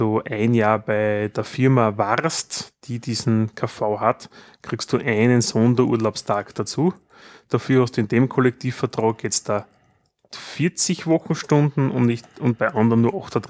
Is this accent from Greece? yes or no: no; Austria; sondern auch, wenn wir als Österreicher woanders sind.